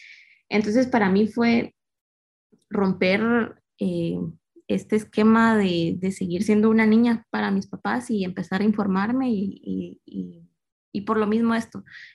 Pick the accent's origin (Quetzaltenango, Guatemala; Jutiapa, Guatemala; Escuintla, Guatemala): Escuintla, Guatemala; Yo soy de Escuintla, es un departamento que está a 90 kilómetros de la ciudad, o sea, tampoco es que estuviera tan lejos, pero bueno, crecí en este pequeño pueblo y crecí muy, muy encerrada en la casa